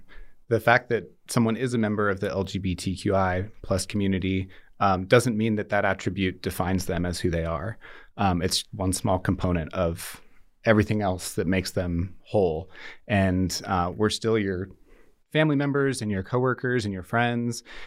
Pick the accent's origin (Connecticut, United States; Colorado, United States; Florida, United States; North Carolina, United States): Colorado, United States; I grew up in Colorado, where we were living before we joined the Foreign Service.